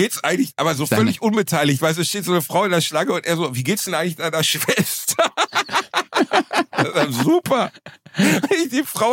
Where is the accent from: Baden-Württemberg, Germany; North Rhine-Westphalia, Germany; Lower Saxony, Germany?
North Rhine-Westphalia, Germany; Gelsenkirchen; Er kommt aus meiner Heimatstadt Gelsenkirchen eigentlich.